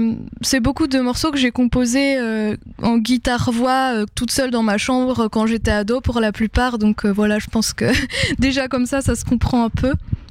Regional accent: Belgium; je cherchais un prénom à consonance un peu belge parce que je suis belge

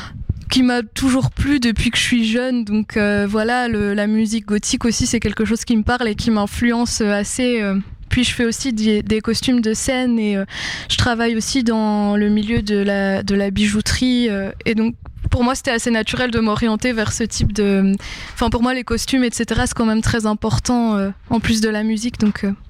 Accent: Belgium; je cherchais un prénom à consonance un peu belge parce que je suis belge

